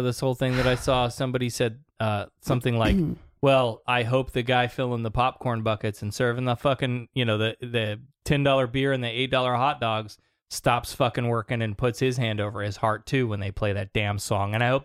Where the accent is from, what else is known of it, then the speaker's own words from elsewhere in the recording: Illinois, United States; I grew up in Illinois.